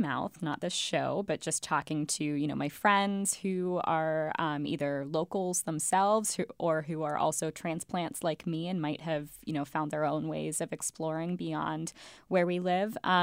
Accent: Pittsburgh, Pennsylvania, United States; now in New Hampshire, United States; telling people I meet in New Hampshire that I am from the Pittsburgh with an H, as in from Pennsylvania

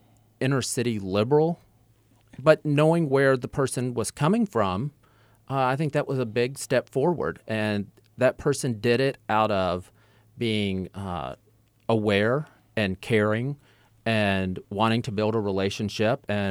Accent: Missouri, United States; I grew up in Southeast Missouri on a farm in the Boot Hill, and things are much different today.

